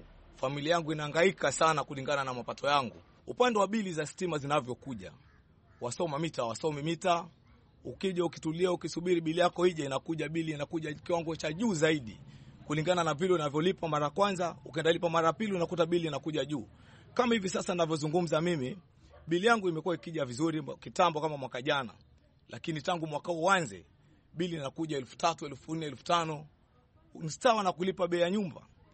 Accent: Kenya; tuwe tunaweza kwa hali inayofaa kama Mkenya

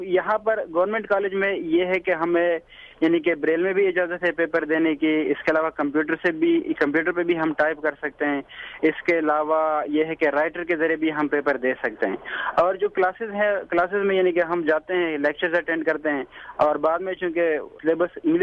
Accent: Khyber Pakhtunkhwa, Pakistan; میں نے 7ویں تک تعلیم وزیرستان میں حاصل کی، 4تھی تک میں نے اپنے گاؤں میں پڑھا،

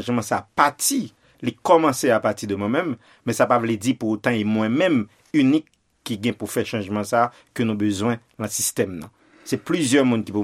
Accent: Haiti

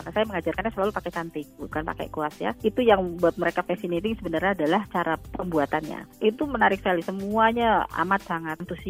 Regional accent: Indonesia; gimana sih caranya setiap orang tuh tahu kalau saya ini dari Indonesia. Indonesia itu apa sih, siapa sih, dan apa sih kebudayaannya.

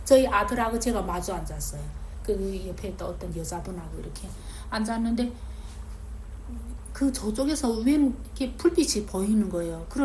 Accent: North Korea; 근데 이제 유타에 딱 왔는데 보니까 막 이게 딱 북한이 같은 느낌이 드는 거예요. 북한이 맨 산이죠. 그래서 어떻게 이게 딱 우리 고향에 온 것 같은

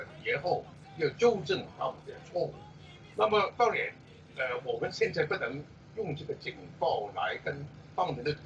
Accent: Hong Kong; 我们香港人

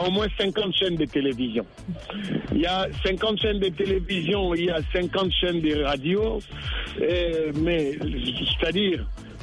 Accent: DR Congo; Nous, on a grandi dans ces pays-là. On a grandi au Congo.

